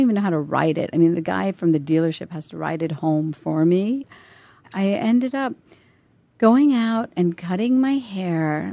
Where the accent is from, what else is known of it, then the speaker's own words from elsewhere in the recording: Uttar Pradesh, India; when I would travel through some parts of my home state of Uttar Pradesh